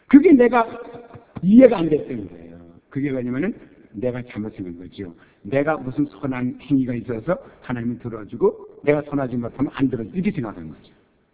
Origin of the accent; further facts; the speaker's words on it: South Korea; 내가 한국 사람으로서 처음으로 이제 한국말하고 한국 사람인데